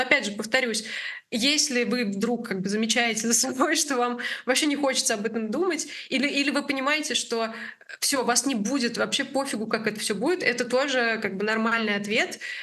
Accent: Kazan, Tatarstan, Russia; И я сама из Казани

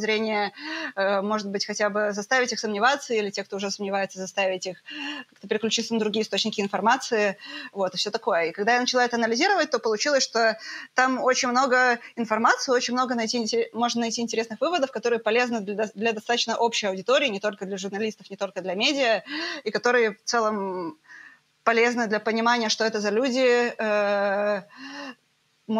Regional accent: Russia; moved away as an adult; now in Vienna, Austria; Я еще до войны уехала из России, потому что я уехала на PhD по физике в Вену.

